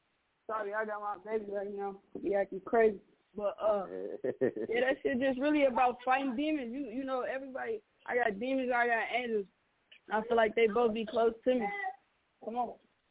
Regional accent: Minneapolis, Minnesota, United States; You know, I'm from North Minneapolis, for real.

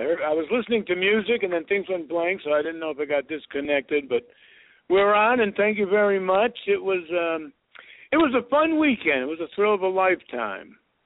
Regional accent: Pittsburgh, Pennsylvania, United States; And I grew up in Pittsburgh watching TV. He became my hero, and I wanted to be a wrestler when I was a kid.

